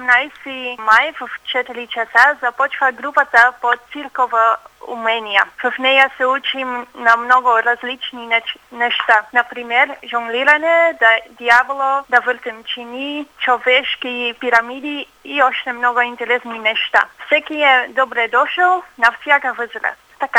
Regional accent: Belgium; Bulgarian is a second language; now in Bulgaria; от Белгия и аз живея тук като доброволка от Европейска доброволческа служба.

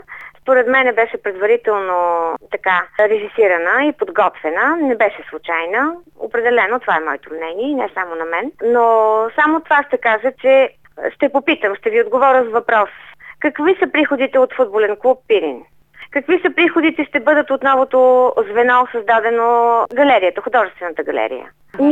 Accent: Blagoevgrad, Blagoevgrad Province, Bulgaria; аз съм от Благоевград.

